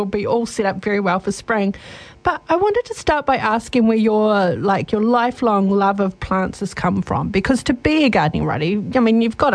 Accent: Southland, New Zealand; However, I was brought up in Southland, so a frost down there is different to a frost up here.

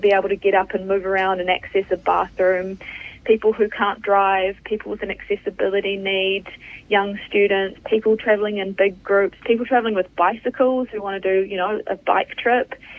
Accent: Tauranga, Bay of Plenty, New Zealand; I'm from Tauranga, and so the Kaimai Ranges is really a treacherous road.

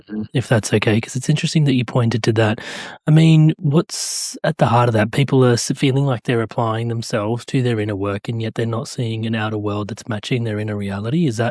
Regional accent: India; but I'm Indian, more is more

